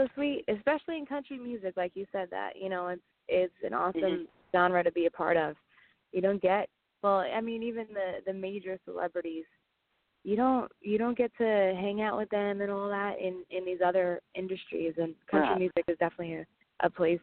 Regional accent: New York, United States; Yeah, I'm actually, I've been back and forth from New York to Nashville, and like you know, I'm from New York

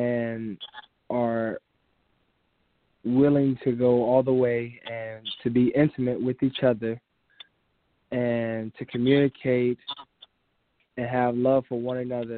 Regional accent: Danville, Virginia, United States; I'm from Danville, Virginia, and I'm 21 years old.

